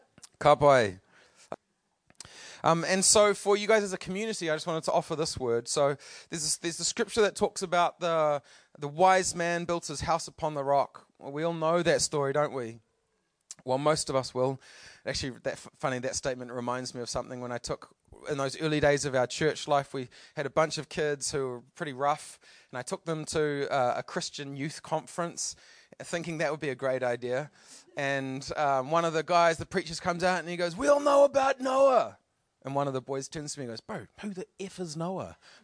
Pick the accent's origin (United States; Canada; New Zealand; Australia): New Zealand; Palmerston North, Manawatū-Whanganui; I grew up in Palmerston North. I am, my belonging in this land comes via Te Tiriti o Waitangi. I am Pākehā. Most of my ancestors are from Scotland.